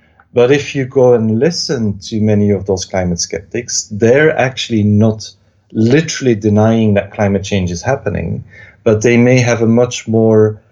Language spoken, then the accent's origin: English; Belgium; growing up in Belgium, I very much grew up in a context in which Europe was set forth as something positive